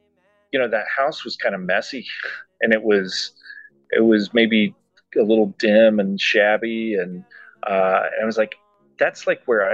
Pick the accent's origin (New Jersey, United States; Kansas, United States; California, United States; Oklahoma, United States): Kansas, United States; I grew up in Kansas in the 70s and the 80s, and like I said, it was already in a pretty conservative, very cloistered growing up.